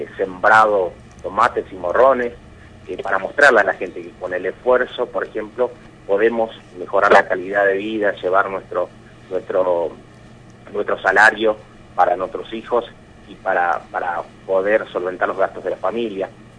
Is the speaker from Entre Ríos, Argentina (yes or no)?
yes; Colonia Elía, Entre Ríos, Argentina; yo soy de Colonia Elía, nací en Colonia Elía, me crié en Colonia Elía, volví siendo docente en la escuela secundaria, fui alumno de la escuela 28, y provengo de una familia muy humilde de Colonia Elía